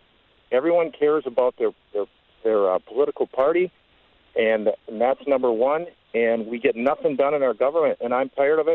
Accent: United States; What sickens me as an American and embarrasses me as an American

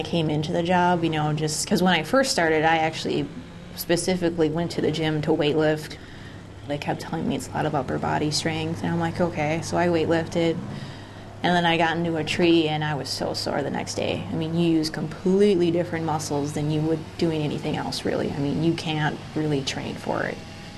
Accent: Fond du Lac, Wisconsin, United States; I grew up in Fond du Lac, Wisconsin, in the country, grew up on a dairy farm.

